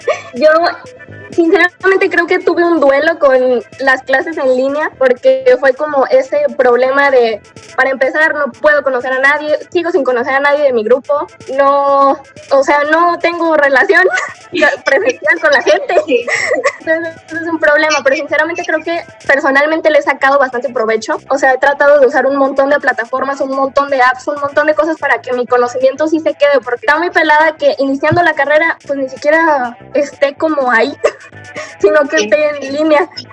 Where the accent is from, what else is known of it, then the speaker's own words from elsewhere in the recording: Michoacán, Mexico; y aparte soy foránea, entonces está más peladita. Porque pues soy de la poderosa Universidad de Guadalajara, yo soy de Michoacán.